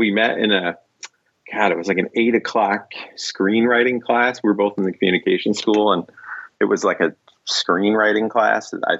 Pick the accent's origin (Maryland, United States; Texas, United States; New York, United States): New York, United States; Ithaca; And I grew up in Ithaca, New York, and there was a comic shop that opened there very early in the sort of direct market scene